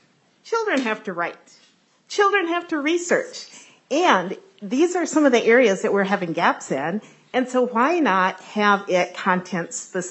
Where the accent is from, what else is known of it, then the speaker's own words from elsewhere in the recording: Minnesota, United States; growing up in Minnesota that I found out about some of the inequities that were happening, like the lynching in Duluth, you know, with as a Black American Minnesotan